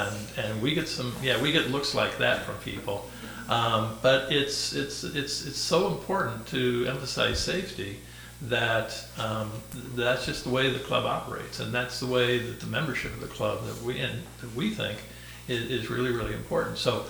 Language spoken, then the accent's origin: English; Omaha, Nebraska, United States; I grew up in Omaha, not on a farm. John grew up in rural southern Illinois. I grew up in Omaha.